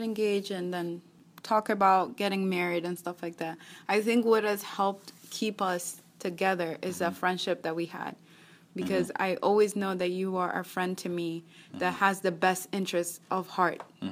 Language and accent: English; Kenya; accent: Kenyan; English is a second language; moved away; I'm from Kenya, so I still have that accent. Of like Kenyan